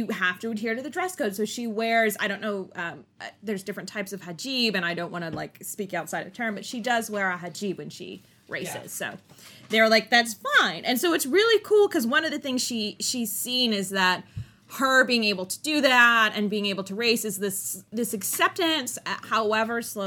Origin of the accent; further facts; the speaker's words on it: Midwest, United States; I'm probably 100% mispronouncing that because I am from the Midwest, and that's what we do here.